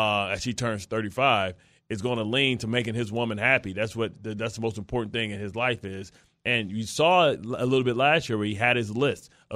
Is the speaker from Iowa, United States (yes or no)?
no; Atlanta, Georgia, United States; I'm from Atlanta. It makes me be able to live on the East Coast.